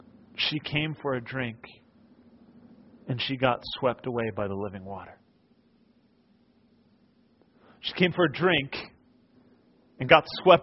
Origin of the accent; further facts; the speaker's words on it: East Coast, United States; now in California, United States; I grew up on the East Coast in my very young years. And back there, we didn't have the amazing beaches that you have here in California.